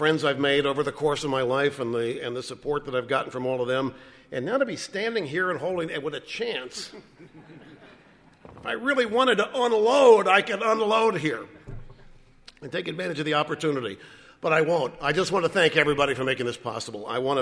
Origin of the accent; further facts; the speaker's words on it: Cape Girardeau, Missouri, United States; Where we grew up in Cape Girardeau, you lived there year-round, and maybe one family had a summer home in Michigan.